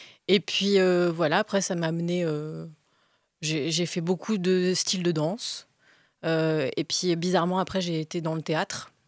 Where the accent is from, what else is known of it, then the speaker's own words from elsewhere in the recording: Rouen, Normandy, France; born there; Oui, je suis née à Rouen.